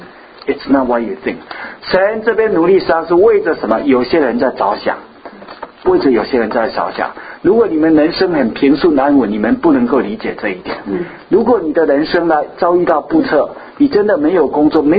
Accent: China; 以前我们小时候在大陆看电影

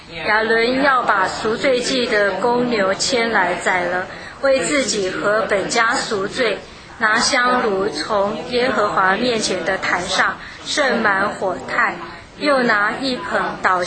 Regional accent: China; 我说我们中国人很喜欢房子是什么坐北朝南向

